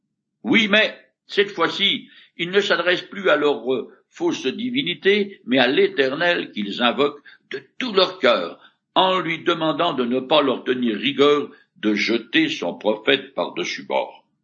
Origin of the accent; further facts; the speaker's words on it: France; Car dans les sociétés industrielles comme chez nous en France